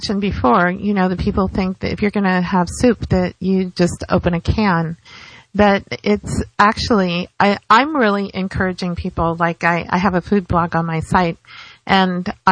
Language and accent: English; California, United States; When I moved here to Florida, I come from California, from the San Francisco Bay Area.